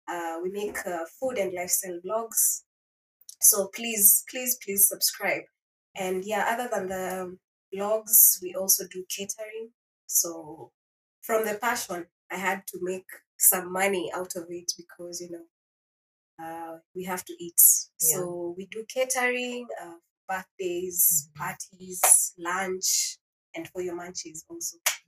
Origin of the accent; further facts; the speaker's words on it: Mombasa, Mombasa County, Kenya; I have been born and raised in Mombasa. That's my home area. Like, my parents settled there. So my dad is from eastern part of Kenya and my mom is from the coastal part of Kenya. But now they settled in Mombasa.